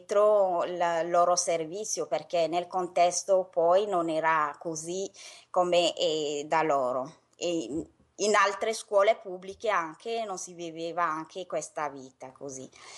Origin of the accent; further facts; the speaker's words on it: Togo; per poi tornare nel mio paese, il Togo, per aiutare soprattutto i giovani a costruire famiglie